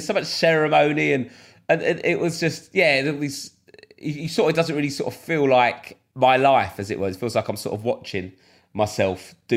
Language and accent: English; London, United Kingdom; growing up in Southeast London